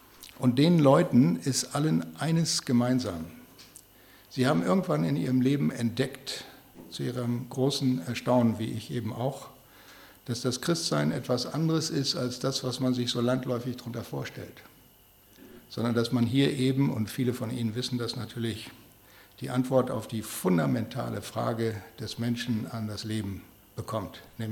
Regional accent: Namibia; moved away as an adult; Ich bin in Namibia geboren und aufgewachsen. Nach dem Abitur ging es nach Göttingen zum Studium der Physik

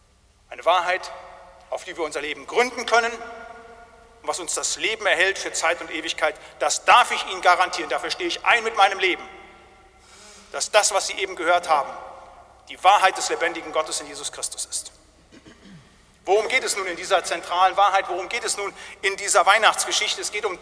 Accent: North Rhine-Westphalia, Germany; aus dem ländlichen Bereich, im Westfälischen. Und da, wo ich herkomme, in den 70er, 80er Jahren, hatten wir große Probleme mit Tollwut.

